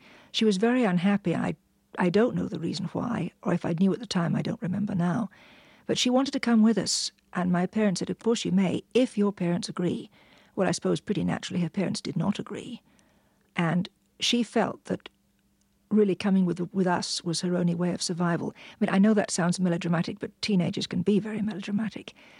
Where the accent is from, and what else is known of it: London, United Kingdom; born or raised there